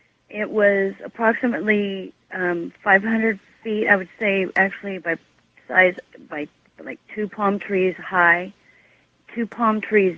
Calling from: Ventura, California, United States; I'm calling from Ventura, California.

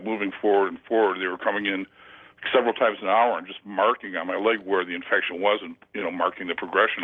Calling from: Buffalo, New York, United States; I'm calling from Buffalo, WBEN.

